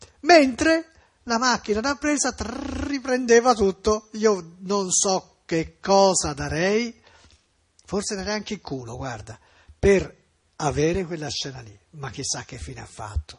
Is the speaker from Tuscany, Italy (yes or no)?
yes; Florence, Tuscany, Italy; io fiorentino però